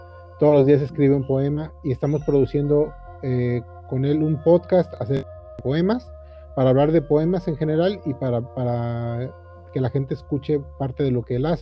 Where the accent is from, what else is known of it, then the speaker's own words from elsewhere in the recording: Mexico City, Mexico; now in Los Cabos, Mexico; Yo soy de la Ciudad de México. Actualmente vivo en Los Cabos, Baja California Sur.